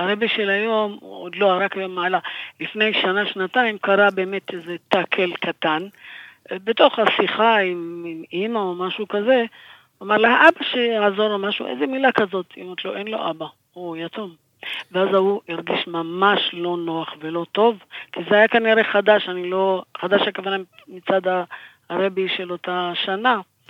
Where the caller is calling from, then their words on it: Jerusalem, Jerusalem District, Israel; אני מירושלים.